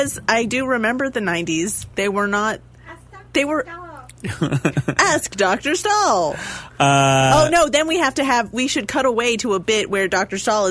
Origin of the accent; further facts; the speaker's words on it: Scotland, United Kingdom; No, I'm Scottish.